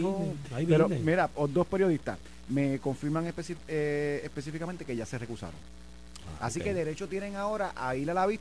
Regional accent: Vega Baja, Puerto Rico; now in Guaynabo, Puerto Rico; Yo puedo escoger al alcalde, en mi caso ahora, de Guaynabo, aunque yo soy de Vega Baja, yo no vivo en Vega Baja, así que yo tengo que votar en Guaynabo

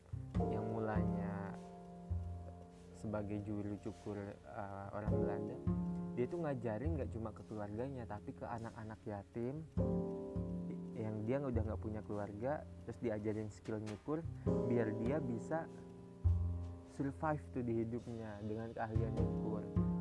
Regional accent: Garut, West Java, Indonesia; setiap namanya ada … itu menandakan gue asli Garut

